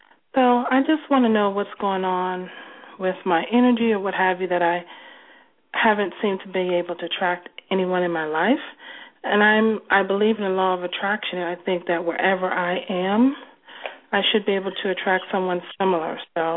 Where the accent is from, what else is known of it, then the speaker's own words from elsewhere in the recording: Washington, District of Columbia, United States; I'm from Washington, D.C.